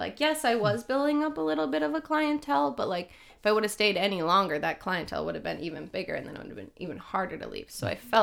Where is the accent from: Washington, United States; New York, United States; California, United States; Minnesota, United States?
Minnesota, United States; Duluth; I'm originally from Duluth, Minnesota.